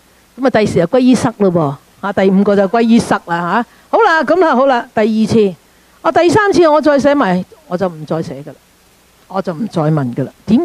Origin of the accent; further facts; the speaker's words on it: China; 我哋中国人成日讲嘛，相嗌唔好口啊嘛